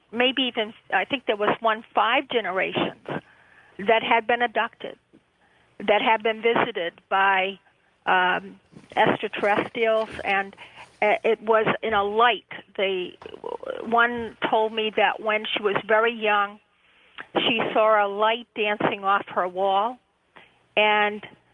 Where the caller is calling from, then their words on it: Boston, Massachusetts, United States; Hi, this is … from Boston.